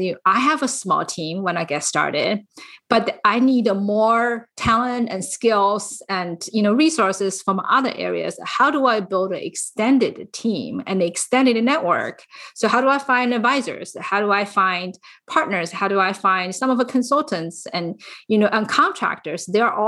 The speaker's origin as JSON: {"language": "English", "region": "California", "country": "United States", "said": "I am from the San Francisco Bay Area."}